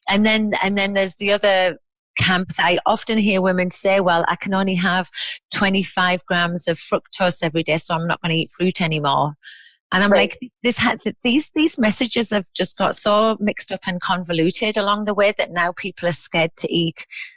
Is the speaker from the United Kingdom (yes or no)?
yes; United Kingdom; Well, I'm British, but you know, we're still a part of Europe at the moment.